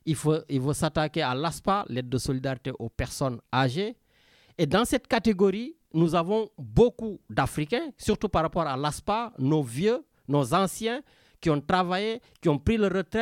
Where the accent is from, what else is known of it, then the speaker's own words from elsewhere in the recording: Senegal; je suis Sénégalais